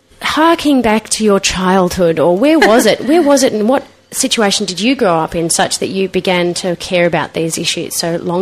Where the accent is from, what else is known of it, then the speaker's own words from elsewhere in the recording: Melbourne, Victoria, Australia; also born or lived in Sydney; now in Brisbane, Australia; I was born in Sydney, grew up in Melbourne, and I went down to visit my parents not so long ago in Melbourne.